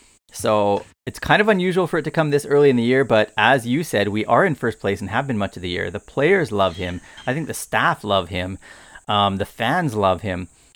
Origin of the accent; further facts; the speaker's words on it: Canada; at least for me as a Canadian, to the 2010 ice hockey medal game or tournament